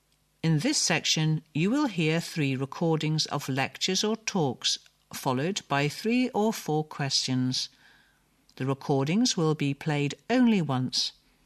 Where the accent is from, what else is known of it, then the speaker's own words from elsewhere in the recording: New Zealand; now in Tokyo, Japan; Growing up in New Zealand, everything was always calm and slow. People enjoyed the tranquility of a slower pace of life. But after I moved to Tokyo and lived there for a number of years